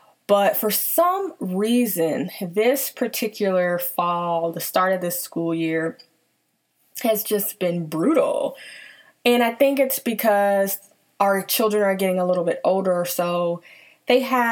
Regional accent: Nashville, Tennessee, United States; now in Washington, D.C., United States; capital where I live, Washington, D.C., after spending a delightful week in Nashville, Tennessee, my hometown.

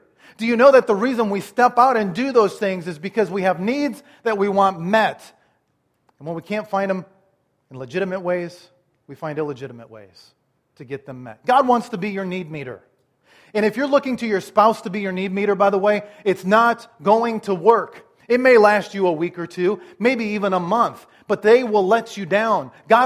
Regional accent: Iowa, United States; Now, remember, I'm from Iowa, okay? I'm a little bit naive. We watch corn grow and deer run, pretty much.

